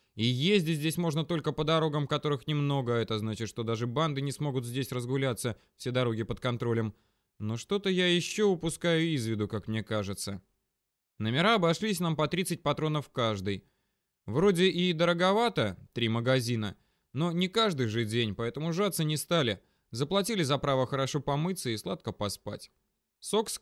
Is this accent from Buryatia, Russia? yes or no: no; Moscow, Russia; Это я из Москвы, с ней все понятно